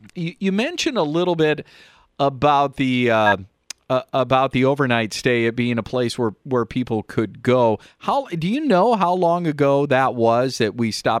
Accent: Colorado, United States; a lot of people that live in Denver, and I grew up in Denver suburb, is that they just don't appreciate what they have.

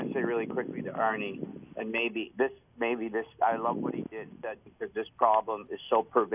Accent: Canada; because I'm Canadian

